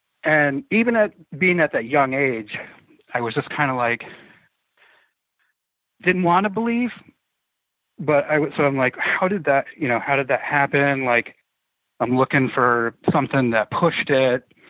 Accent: New York, United States; So the little town that I grew up in outside of Saratoga had a very rich history with the Quakers and Indians actually fighting each other.

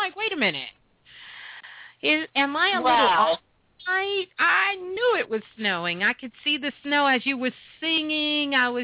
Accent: Brooklyn, New York, United States; I don't want to know about Brooklyn because I'm a Brooklyn girl. I'm from Brooklyn.

